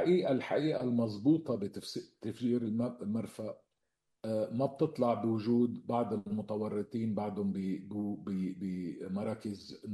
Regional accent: Lebanon; نحن لبنانية ونحن أقوى من كل هالتفاصيل

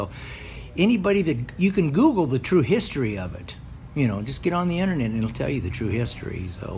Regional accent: Arizona, United States; I'm Yomai, Yaqui, and Mescalero. I'm from Southern Arizona.

